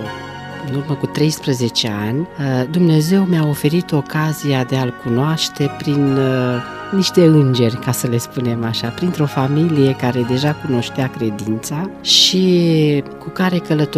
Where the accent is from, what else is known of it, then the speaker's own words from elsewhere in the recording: Craiova, Dolj, Romania; și sunt din Craiova.